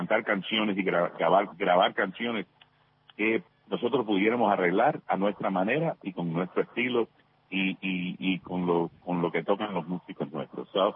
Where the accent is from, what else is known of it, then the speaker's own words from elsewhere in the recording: Miami, Florida, United States; yo me crié en Miami, que es una ciudad muy internacional